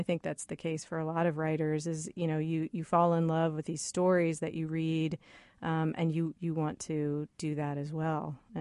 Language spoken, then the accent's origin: English; Fort Wayne, Indiana, United States; I am. I'm from Fort Wayne.